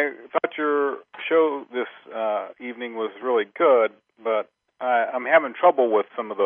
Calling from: Ohio, United States

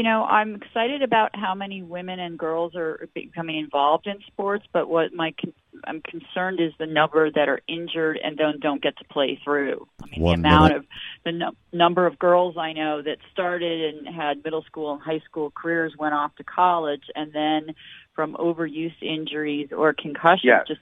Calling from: New York, United States; I'm about an hour north of New York City, unfortunately currently in the red hot zone of COVID-19.

